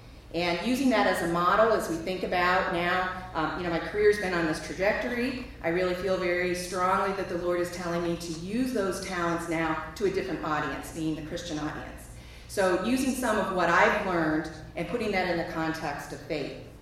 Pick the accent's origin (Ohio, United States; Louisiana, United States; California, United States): Ohio, United States; Cleveland; You know, I'm from Cleveland, Ohio.